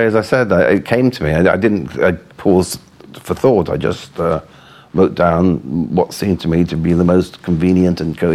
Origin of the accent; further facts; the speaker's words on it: England, United Kingdom; because I am English, that's a subject about which I write most agreeably.